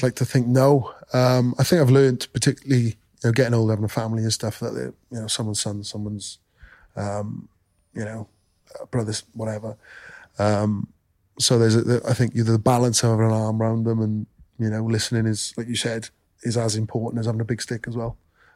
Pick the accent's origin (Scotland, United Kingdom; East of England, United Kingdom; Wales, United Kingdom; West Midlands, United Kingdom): Wales, United Kingdom; I think I'm really conscious I'm a Welshman who represent the Lions